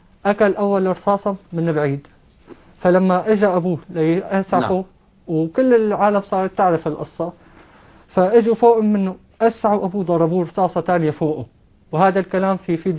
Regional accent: Damascus, Damascus Governorate, Syria; أنا من دمشق، وصوتي بيوحي بهالشيء، وممكن لأي مشاهد بالأحداث اللي هلأ راح ألوريها بيعرف أني أنا من دمشق. نعم. ومن الميدان بالذات.

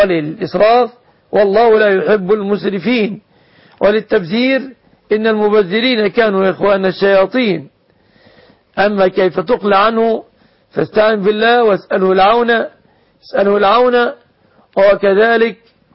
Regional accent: Egypt

